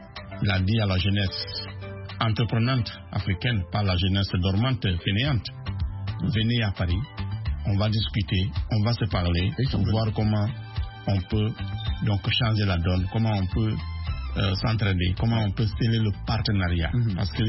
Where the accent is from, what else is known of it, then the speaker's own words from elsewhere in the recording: Nzérékoré, Nzérékoré Region, Guinea; à Nzérékorée, ma ville natale, dans le sud-est de la Guinée